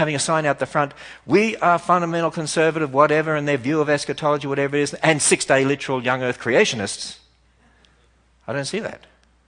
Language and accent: English; Australia; now in United States; You know, I learned this as an Australian, even though we speak English in Australia. Well, the original. When we came over to America, we learned that you would not communicate if you didn't understand.